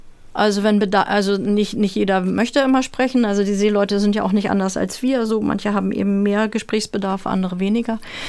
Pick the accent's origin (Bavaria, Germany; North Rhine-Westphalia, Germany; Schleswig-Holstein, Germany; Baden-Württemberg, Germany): Schleswig-Holstein, Germany; Lübeck; Ich habe da mit der Kantorei gesungen und ich komme aus Lübeck so. Also ich kenne die Straßen drumherum, ich kenne ein bisschen die Geschäftszüge.